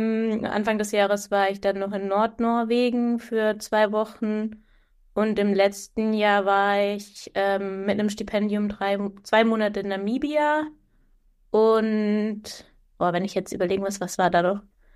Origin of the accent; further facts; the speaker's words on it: Baden-Württemberg, Germany; moved away as an adult; now in Hamburg, Germany; Ich sitze in Hamburg hier. Ich bin umgezogen vor, ich glaube, 4,5 Jahren nach Hamburg. Also ich komme aus Süddeutschland von der Schweizer Grenze. War auch lange im Süden für mein Studium, also in Freiburg und am Bodensee.